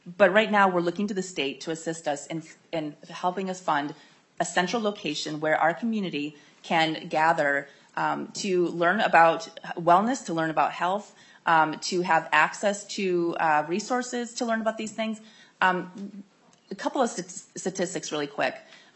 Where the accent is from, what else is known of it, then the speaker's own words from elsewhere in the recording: Cass Lake, Minnesota, United States; I'm also a member of the Leech Lake Band of Ojibwe and was born and raised in Cass Lake, where this project will be located.